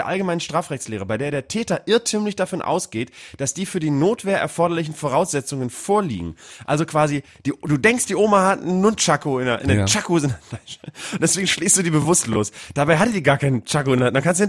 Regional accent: Bremen, Germany; Ich komme aus Bremen-Nord

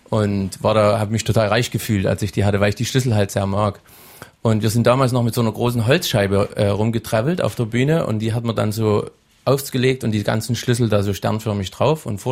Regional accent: Oberwiesenthal, Saxony, Germany; wo ich nach Oberwiesenthal gehe, wo ich herkomme

